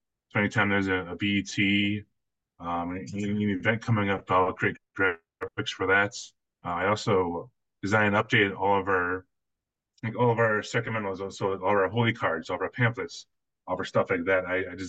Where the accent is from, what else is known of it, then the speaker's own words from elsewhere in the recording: Michigan, United States; Maybe I kind of like Wolverine as a kid, you know, kind of like maybe because I'm from Michigan and there was like a parallel of like I kind of subconsciously associate with Michigan Wolverines.